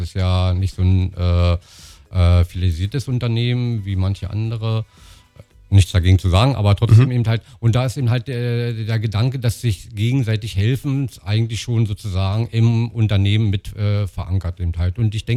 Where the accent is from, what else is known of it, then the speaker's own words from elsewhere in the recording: Potsdam, Brandenburg, Germany; wir sind ja gebürtige Potsdamer, kommen hier aus Potsdam, leben in dieser Stadt, leben auch mit unseren Kunden in dieser Stadt